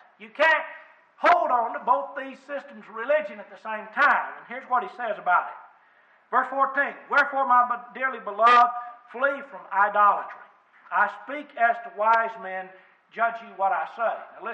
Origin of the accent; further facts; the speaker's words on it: Texas, United States; And here I was from Texas. What do we have in common? My daddy was a log hauler.